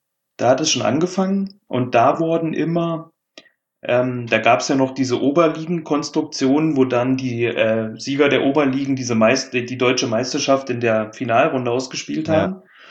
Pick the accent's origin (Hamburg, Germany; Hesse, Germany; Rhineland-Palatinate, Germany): Hesse, Germany; Kommen wir aus Hessen.